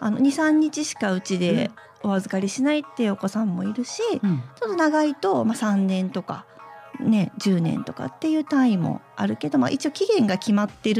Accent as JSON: {"language": "Japanese", "town": "Tsukuba", "region": "Ibaraki", "country": "Japan", "said": "茨城県つくば市から参りました養育里親の子育てをしている"}